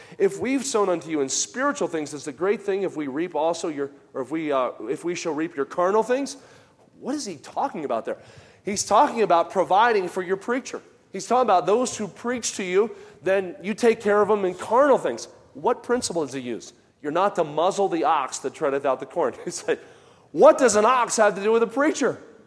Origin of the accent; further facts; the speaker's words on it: New Jersey, United States; When I grew up in New Jersey, we did not have a lot of strong separation in some personal issues